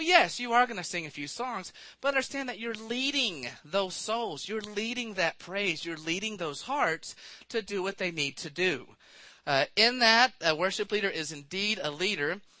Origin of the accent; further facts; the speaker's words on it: Palestine, Texas, United States; also born or lived in San Antonio; I'm from San Antonio, Texas. I grew up in East Texas in Palestine.